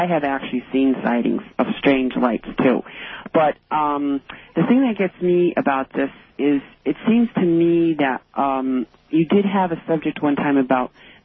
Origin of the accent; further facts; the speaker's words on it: Westfield, Massachusetts, United States; I'm from Westfield, Massachusetts, believe it or not.